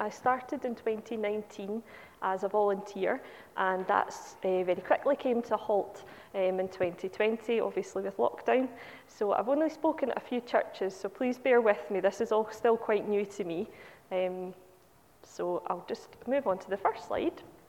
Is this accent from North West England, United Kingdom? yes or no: no; Greenock, Scotland, United Kingdom; now in Cumbernauld, United Kingdom; I do live in Cumbernauld. I'm originally from Greenock, however.